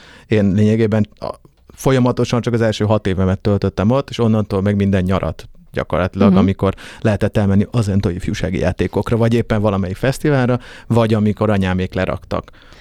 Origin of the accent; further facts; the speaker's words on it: Vojvodina, Serbia; nekem a vajdaságiasság, vagy a vajdaságiság már ugye az akcentusomban sincs benne.